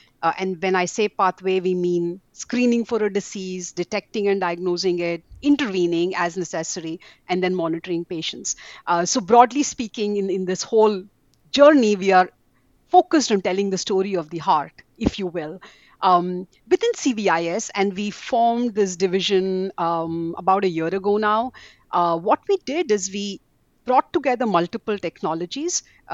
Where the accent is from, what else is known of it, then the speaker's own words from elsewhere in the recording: India; now in Boston, United States; So I was born and brought up in India. I live in Boston right now. I was born in a very typical middle-class Indian family.